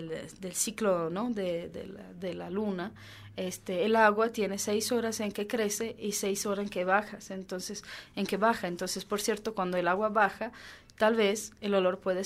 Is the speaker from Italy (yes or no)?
yes; Venice, Veneto, Italy; Spanish is a second language; now in Spain; yo soy italiana, como dijiste, soy de Venecia.